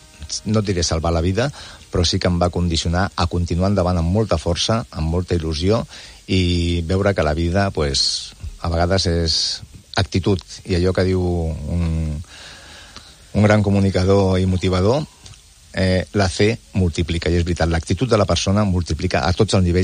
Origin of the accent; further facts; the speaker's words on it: El Prat de Llobregat, Catalonia, Spain; sí que és cert que els que som pretencs i els que som del Prat som molt del Prat, eh?